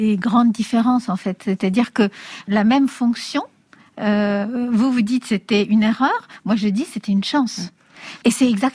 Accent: Grand Est, France; also born or lived in Castile, Spain; je suis née en Castille et puis j'ai grandi dans les Ardennes.

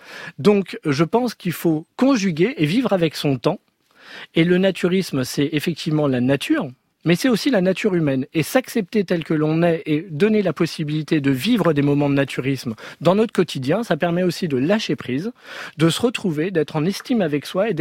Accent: Paris, Île-de-France, France; Je suis citadin, je suis parisien

